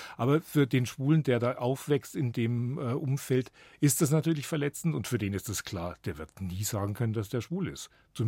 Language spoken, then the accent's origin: German; Garmisch-Partenkirchen, Bavaria, Germany; Ich bin 64 geboren und habe in den 70er Jahren natürlich gemerkt, dass ich schwul bin, habe auch mitgekriegt, ich komme aus Garmisch